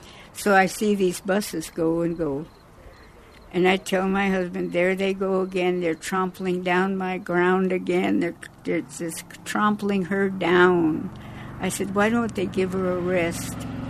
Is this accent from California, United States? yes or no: yes; Yosemite, California, United States; born there; I was born in Yosemite in 1927, and I am now 87 years old.